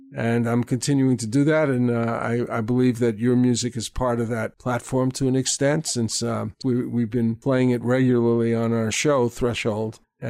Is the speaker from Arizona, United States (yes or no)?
no; North Merrick, New York, United States; Okay, I grew up in North Merrick.